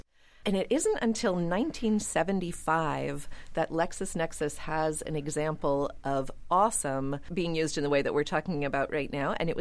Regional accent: Pittsburgh, Pennsylvania, United States; I am from Pittsburgh.

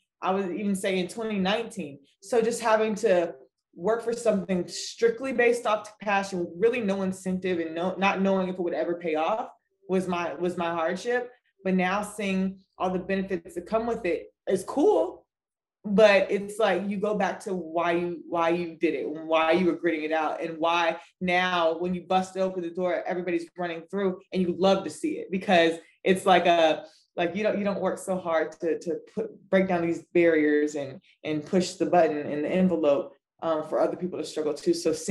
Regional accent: New York, United States; I'm from New York.

